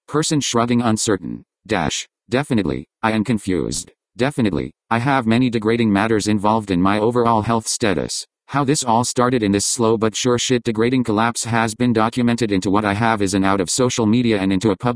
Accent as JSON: {"language": "English", "town": "San Bernardino", "region": "California", "country": "United States", "tie": "born or raised there", "said": "In session with the HIV doctor here in my hometown of San Bernardino"}